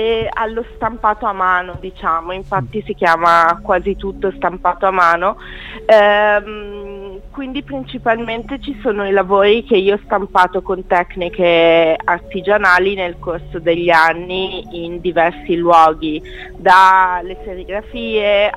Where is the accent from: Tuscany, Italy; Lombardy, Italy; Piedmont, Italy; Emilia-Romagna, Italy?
Emilia-Romagna, Italy; Bologna; nel senso che io sono bolognese